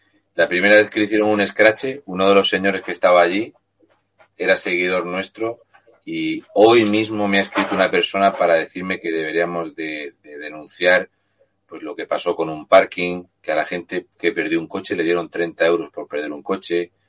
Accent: Region of Murcia, Spain; Y como somos tontos y de Murcia, vimos unas vacas y nos paramos a echarles una foto.

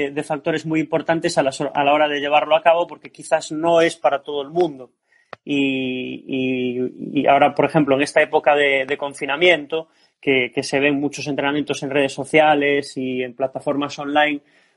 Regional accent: A Coruña, Galicia, Spain; Pues yo estudié, soy gallego, soy de España, ¿no?, de La Coruña, estudié INEF aquí en Coruña

